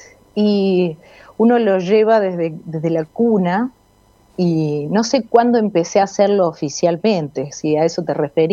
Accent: San Lorenzo, Santa Fe, Argentina; also born or lived in Baigorria; Yo nací en Baigorre, pero me crié en San Lorenzo toda mi vida. Estuve ahí hasta hace 13 años.

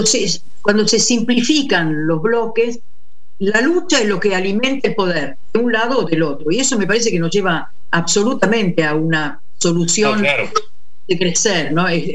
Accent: Italy

